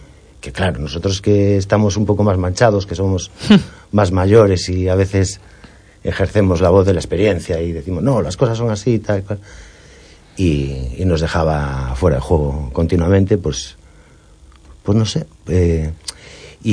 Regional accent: Ribadeo, Galicia, Spain; also born or lived in A Coruña; yo soy de Coruña, en realidad, ¿eh? Soy nacido aquí en Coruña. Me fui de pequeño porque mis padres también eran de Coruña. Y mi padre embarcó en Ribadeo y nos fuimos a vivir allí. Y yo crecí allí y hice vida allí.

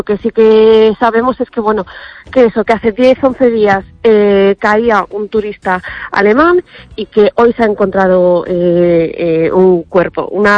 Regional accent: A Coruña, Galicia, Spain; Aquí la gente que somos de Coruña, pues sabemos que en este punto el mar pues se embravece mucho.

